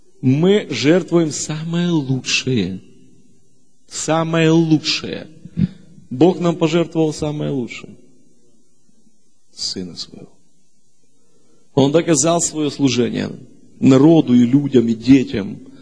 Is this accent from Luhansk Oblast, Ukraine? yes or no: no; Kyiv, Ukraine; Вообще, я выходец из Борчаговки